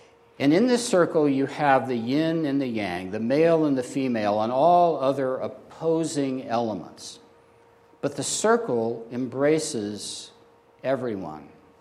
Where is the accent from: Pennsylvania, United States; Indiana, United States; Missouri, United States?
Missouri, United States; I'm not a fan of the Klan, but growing up in Missouri, I knew people who were.